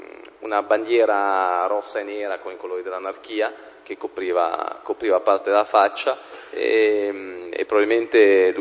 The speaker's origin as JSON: {"language": "Italian", "town": "Genoa", "region": "Liguria", "country": "Italy", "said": "essendo io genovese, mi chiedo se fossi genovese, confermai il fatto di essere della città"}